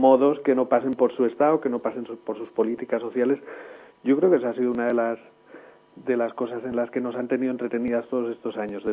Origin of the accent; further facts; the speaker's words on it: Valencian Community, Spain; also born or lived in Andalusia; yo soy hijo de migrantes andaluces en el País Valenciano, nací en Andalucía todavía